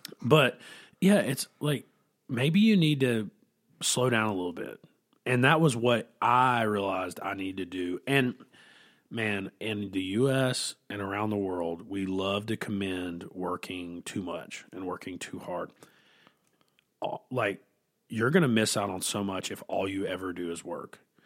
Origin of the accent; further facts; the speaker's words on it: North Carolina, United States; I'm from North Carolina, but my wife and I, we drove up to a place in North Carolina called Southport